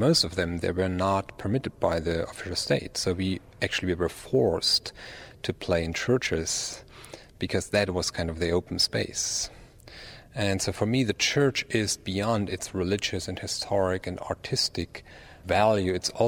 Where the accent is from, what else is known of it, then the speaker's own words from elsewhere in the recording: Germany; I grew up in East Germany.